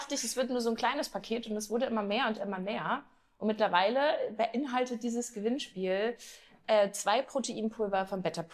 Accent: Backeheide, Schleswig-Holstein, Germany; komm, guckst du mal da, wo ich groß geworden bin, Backeheide.

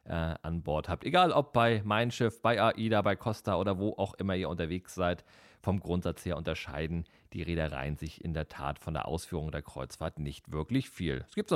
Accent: Kiel, Schleswig-Holstein, Germany; Ich bin halt hier in Kiel geboren, ich lebe hier, ich bin hier wohntechnisch tatsächlich noch nicht rausgekommen aus der Stadt.

